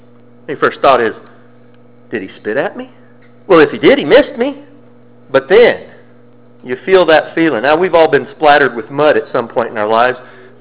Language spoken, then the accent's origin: English; Colorado, United States; I grew up in Colorado, so we saw snow so much.